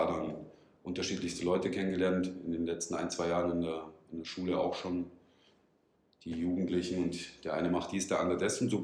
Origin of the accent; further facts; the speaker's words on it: Munich, Bavaria, Germany; born there; ich bin gebürtiger Münchner, man kann es noch sagen.